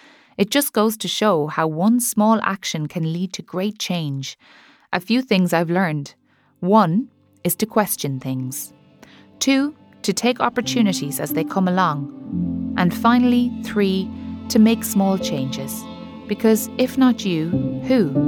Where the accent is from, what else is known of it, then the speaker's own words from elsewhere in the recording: Cape Clear Island, Munster, Ireland; I'm from Cape Clear Island in West Cork. It's just 3 miles long and 1 mile wide, and has a population of about 120 people, depending on the time of year.